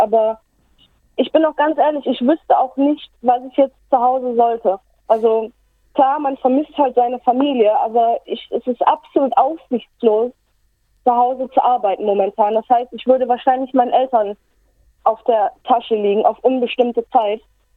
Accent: North Rhine-Westphalia, Germany; Das ist zum Beispiel gerade da, wo ich herkomme aus dem Staat. Also ich meine, in Nordrhein-Westfalen leben 28 Millionen Menschen.

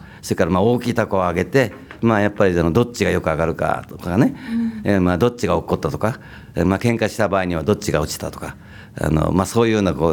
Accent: Tokyo, Japan; この東京生まれなんですけども、その頃はだから原っぱもあったりして、そういうことができたし

